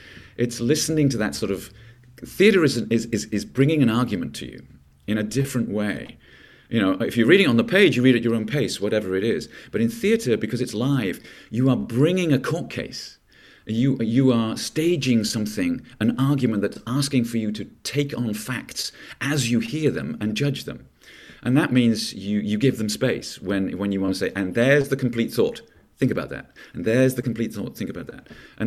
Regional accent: England, United Kingdom; also born or lived in Coventry; I come from the north of England. I grew up in the north of England, even though I was born in Coventry, but I grew up in the north of England.

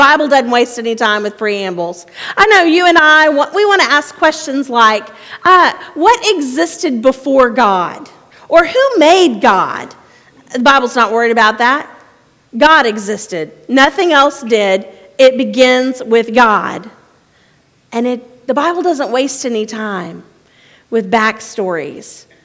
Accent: Texas, United States; we're close to Louisiana. We're between Houston and Louisiana, and we're not sure if we're Texan or Cajun in my part of the world.

